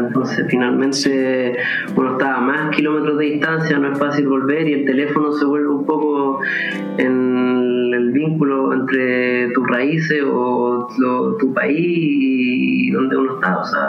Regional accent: Chile; now in Paris, France; cuando yo salí de Chile nunca me esperé vivir en París

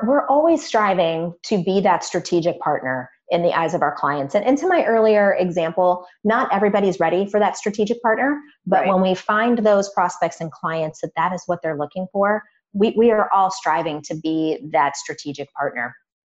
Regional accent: Cleveland, Ohio, United States; the local business journal for Cleveland, which is my hometown.

